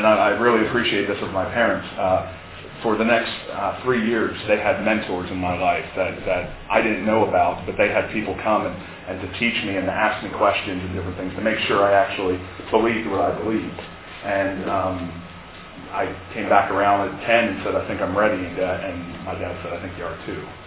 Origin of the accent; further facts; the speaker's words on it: Delaware, United States; I'm the youth and worship minister at the Newark Church of Christ in Newark, Delaware. I'm from Delaware.